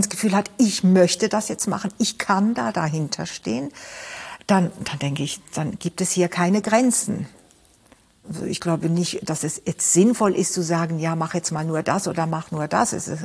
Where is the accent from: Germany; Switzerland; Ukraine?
Switzerland; born there; meine Eltern sind beide aus Ungarn gekommen in 1956. Ich bin zwar schon in der Schweiz geboren, aber ich habe natürlich ungarische Wurzeln.